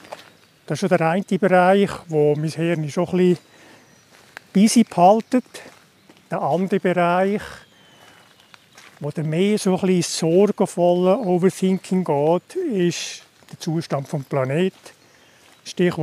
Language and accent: German; Lucerne, Switzerland; now in Winterthur, Switzerland; Ich bin ursprünglich Luzerner, wohne aber seit 20 Jahren in Winterthur.